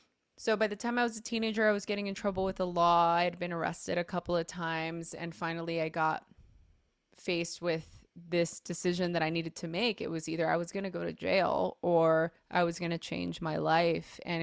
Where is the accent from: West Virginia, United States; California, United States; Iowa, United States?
California, United States; Los Angeles; I grew up in a really rough part of LA during a very chaotic time in LA history. It was I grew up in East LA.